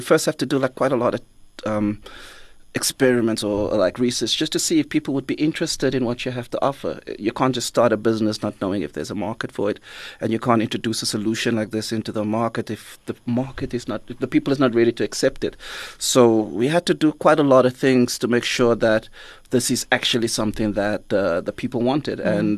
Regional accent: Cape Town, Western Cape, South Africa; also born or lived in Johannesburg; I moved from Joburg back to Cape Town, but I didn't want to live in the city.

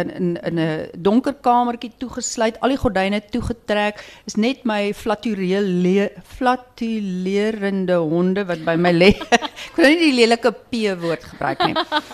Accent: Stellenbosch, Western Cape, South Africa; As ek baie keer as ek mense raakloop op ander plekke of nuwe mense of vreemde mense en hulle hoor ek kom van Stellenbosch af

